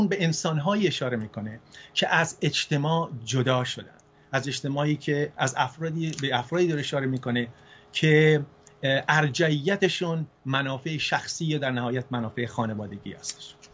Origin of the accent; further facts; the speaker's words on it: Isfahan, Iran; also born or lived in Fasa; من تو سال 1337 در شهر فسا متولد شدم، یکی از شهرهای استان فارس. پدرم کارمند بانک بود و بعد از یکی دو سال هم شد رفت تهران. یکی دو سال پدرم توی تهران بود و بعد اومد به اصفهان